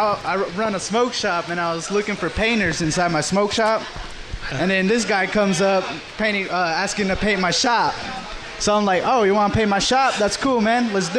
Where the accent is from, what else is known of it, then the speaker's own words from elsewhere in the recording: Las Vegas, Nevada, United States; Yeah, I'm from Las Vegas. Been here my whole life.